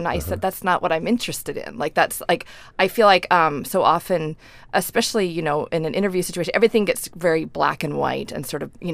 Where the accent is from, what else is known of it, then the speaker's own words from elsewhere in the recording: Alaska, United States; just because I'm from Alaska doesn't mean that I'm an expert on these issues